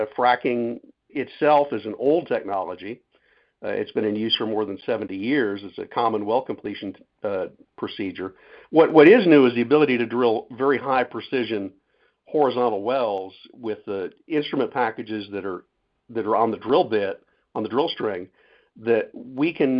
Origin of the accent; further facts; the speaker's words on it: Connecticut, United States; the bunker oil, which is what I grew up with in Connecticut.